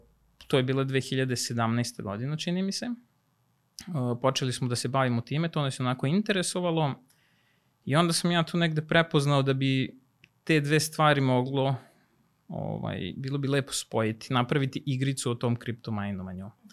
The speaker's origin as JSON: {"language": "Serbian", "town": "Novi Sad", "region": "Vojvodina", "country": "Serbia", "said": "dolazim iz Novog Sada"}